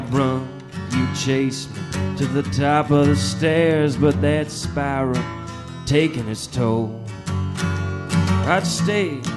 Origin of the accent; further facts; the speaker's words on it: Arlington, Texas, United States; When I was a little boy, like a baby, I grew up in Dallas, Texas, Arlington, Texas, like near Dallas